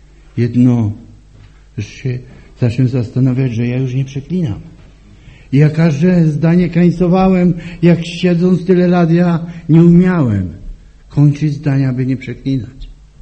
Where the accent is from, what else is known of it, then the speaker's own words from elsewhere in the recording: Bielsko-Biała, Silesian Voivodeship, Poland; bo ja urodziłem się w Bielsku. Tam jako młody chłopak było nas pięcioro.